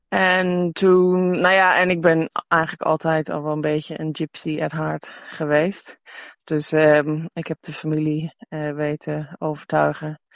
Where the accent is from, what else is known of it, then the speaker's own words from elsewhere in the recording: Netherlands; ik kom dus uit Nederland en mijn partner komt uit Ierland.